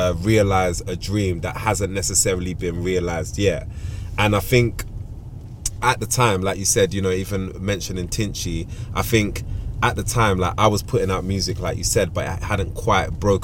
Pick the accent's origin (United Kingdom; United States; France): United Kingdom; Plumstead, London; also born or lived in Peckham; I was born in Peckham. At 12 years old, I moved to Plumstead, bro.